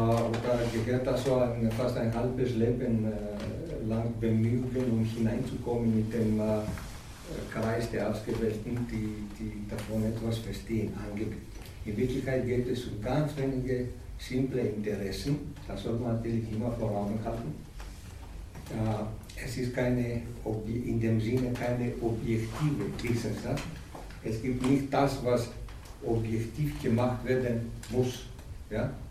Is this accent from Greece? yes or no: yes; Greece; ich bin ein Grieche.